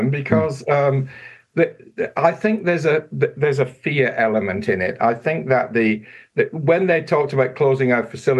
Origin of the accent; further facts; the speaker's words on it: England, United Kingdom; now in New Zealand; I'm obviously an Englishman, right? I've been here for 40 years, nearly 50 now.